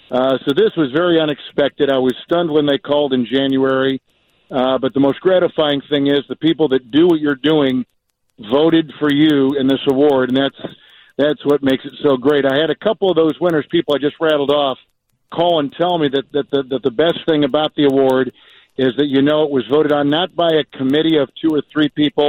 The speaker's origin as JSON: {"language": "English", "town": "Green Bay", "region": "Wisconsin", "country": "United States", "tie": "born or raised there", "said": "Growing up in Green Bay, we used to get those stations off the Great Lakes pretty easily at night."}